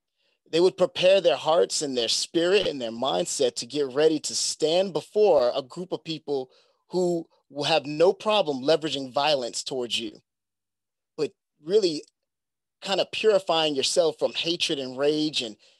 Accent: Bronx, New York, United States; You know, I'm from the Bronx, you know what I mean? And there are things that I would see in the Bronx

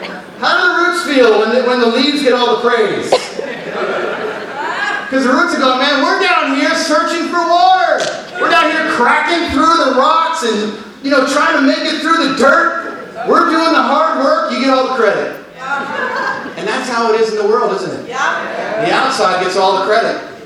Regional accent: New Jersey, United States; I grew up in Sussex County, and we grew up on 3 acres. We had chickens. We had a huge garden. We lived on a dirt road, and we were surrounded by farms.

